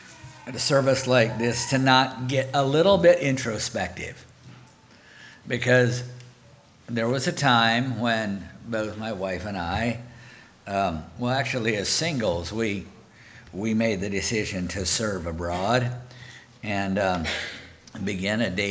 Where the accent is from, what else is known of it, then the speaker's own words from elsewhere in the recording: Oswego, Kansas, United States; So we're from Southeast Kansas. Like Brother mentioned, Oswego is our hometown